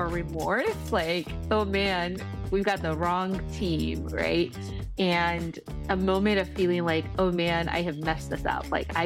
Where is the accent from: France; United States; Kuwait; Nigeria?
Nigeria; I'm Nigerian, so it's a very personal mission